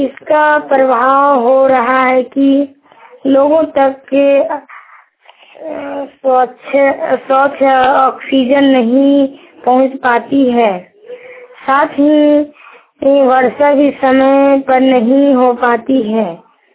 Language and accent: Hindi; Jharkhand, India; ग्राम घुरमुंडा, post ward जवाब, थाना जयनगर और जिला कोडरमा। मैं झारखंड की निवासी हूँ।